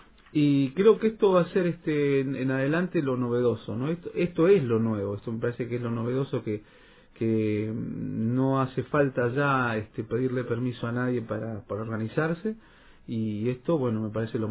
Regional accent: Río Turbio, Santa Cruz, Argentina; estuvimos hace apenas unos días en mi pueblo, en Río Turbio, juntos.

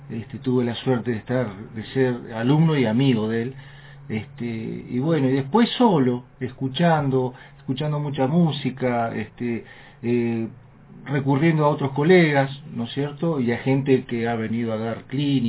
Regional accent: Plaza Huincul, Neuquén, Argentina; Yo soy de acá nomás, de Plaza Huincul.

